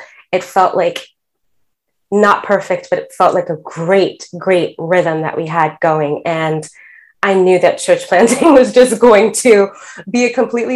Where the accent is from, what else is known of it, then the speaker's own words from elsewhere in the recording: New York City, New York, United States; But yes, I was born and raised in New York.